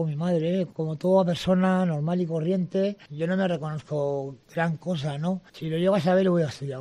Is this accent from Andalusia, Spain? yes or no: no; Lleida, Catalonia, Spain; now in Zaragoza, Spain; Yo vengo de Lérida, me gustan mucho los aires que hay por aquí.